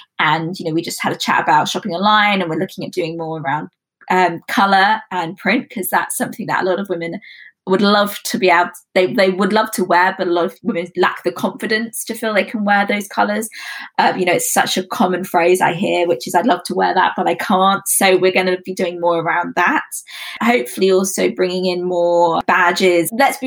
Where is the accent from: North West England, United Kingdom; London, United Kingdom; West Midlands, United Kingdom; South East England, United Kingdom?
London, United Kingdom; Lewisham; I hosted and styled the Lewisham Council because I'm from Lewisham, born there.